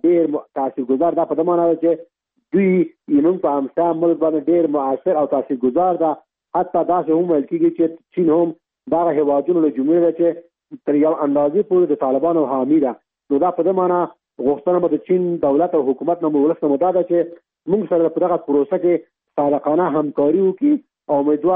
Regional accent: Afghanistan; مونږ ټول افغانان یو، د دې وطن بچیان یو، دا وطن په مونږ حق لري.

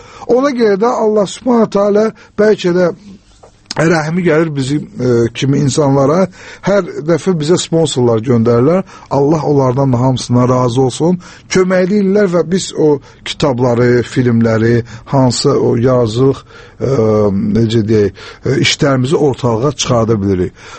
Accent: Baku, Azerbaijan; mən də özüm Bakılıyam, əslin belə dərin geçir, mən özüm də Bakılı deyirəm, əslin mənim başqa yerdəndir, başqa Azərbaycan regionlarından, amma mən əgər bu şəhərdə doğulmuşamsa, burada tərbiyə almışamsa

